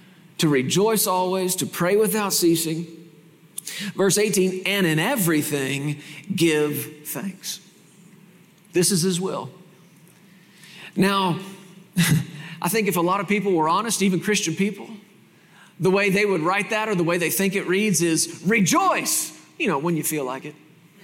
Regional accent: Texas, United States; moved away as an adult; now in Colorado, United States; I was born and raised in Texas, spent the first almost 40 years of my life in Texas. And just about 5 years ago or so, the Lord moved our family and our ministry to Colorado.

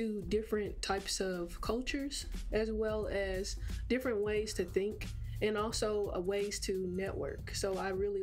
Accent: Muskogee, Oklahoma, United States; So I am from Muskogee, Oklahoma, and I am a first-generation student

